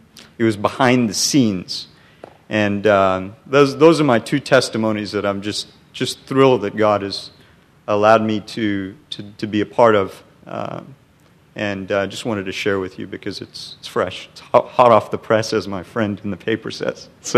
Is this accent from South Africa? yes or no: yes; South Africa; I'm from South Africa and grew up in apartheid and in an environment where, you know, we weren't allowed to be in white beaches or white buses, etc., and separate. So we grew up in that.